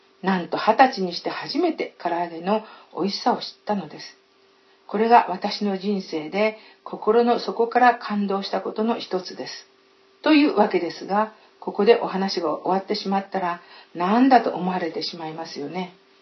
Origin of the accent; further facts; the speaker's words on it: Aichi, Japan; 私の出身の愛知県は関西寄りなので、関東の味付けに慣れることがなかなかできずに